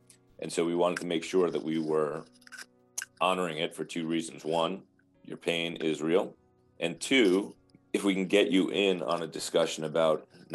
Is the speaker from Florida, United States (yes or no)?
no; New York, United States; because I'm from New York, right? So we say, how you doing?